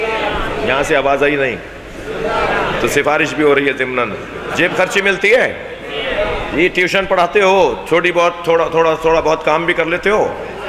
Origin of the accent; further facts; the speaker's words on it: Pakistan; میں پاکستانی ہوں۔ میں تو عربی اور فارسی بھی اردو لہجے میں بولتا ہوں، تاکہ عربیوں کو اور فارسیوں کو پتا چلے کہ میں فارسی بول رہا ہوں مگر پاکستانی ہوں۔